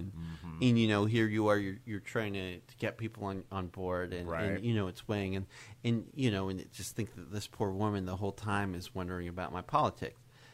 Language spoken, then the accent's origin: English; Utah, United States; I mentioned that I'm from Utah.